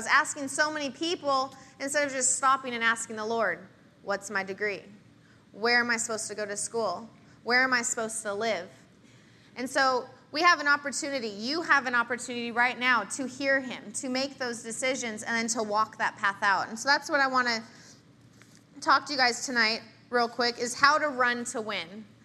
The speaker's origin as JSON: {"language": "English", "region": "Washington", "country": "United States", "lives_now": "Texas, United States", "said": "I'm from Washington, and they think I'm a foreigner when I go back."}